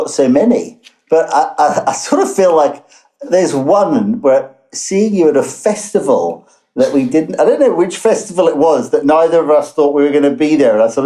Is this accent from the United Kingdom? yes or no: yes; England, United Kingdom; also born or lived in South Africa / Johannesburg; now in Cape Town, South Africa; I was born in South Africa, but largely grew up in England. And I went to school and university in England.